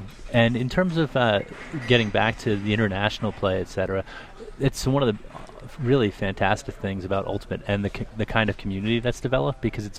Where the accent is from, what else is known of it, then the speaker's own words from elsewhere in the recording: East Coast, United States; I mean, I was raised on the East Coast, for example, and you know, when I ended up driving across the country in about 1997 and stopped at a tournament in Boulder, Colorado.